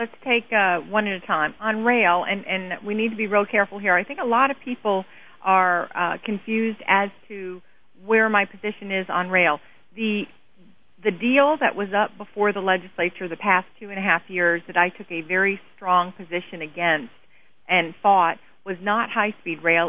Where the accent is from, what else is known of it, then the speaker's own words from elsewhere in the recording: Lakeland, Florida, United States; My hometown of Lakeland that I represent